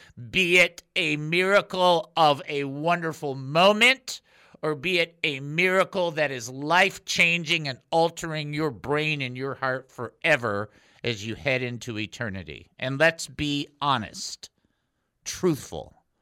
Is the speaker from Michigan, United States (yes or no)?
yes; Detroit, Michigan, United States; But we grew up in Detroit, so what do you want, okay?